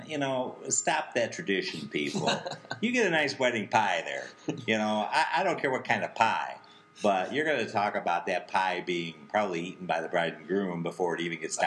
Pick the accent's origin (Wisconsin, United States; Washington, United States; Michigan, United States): Michigan, United States; Detroit; Is we're from Detroit